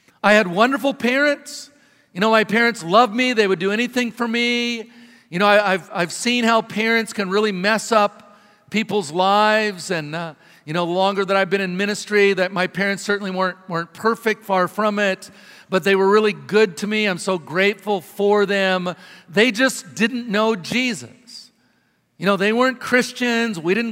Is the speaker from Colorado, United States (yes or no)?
no; Ephrata, Washington, United States; also born or lived in Ellensburg; I was born in Ellensburg, about 60 miles away, but when I was about one, my parents moved to Ephrata.